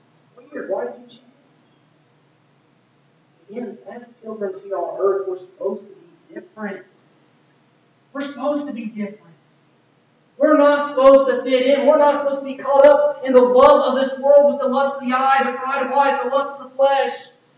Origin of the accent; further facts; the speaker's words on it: Owensboro, Kentucky, United States; Where are you from? I'm always Owensboro, Kentucky.